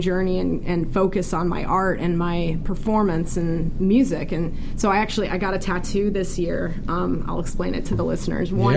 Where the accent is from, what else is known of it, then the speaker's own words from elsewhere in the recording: Colorado, United States; now in Los Angeles, United States; So, like I said, I'm from Colorado, and I've been, you know, going home probably twice a year since I've moved out to LA just to visit friends.